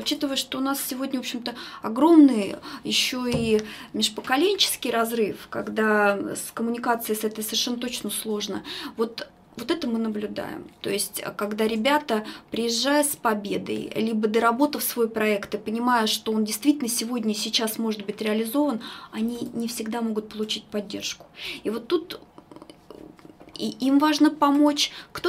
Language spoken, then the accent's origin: Russian; Adygea, Russia; особенно если мы из Адыгеи, много проектов связаны с очисткой родников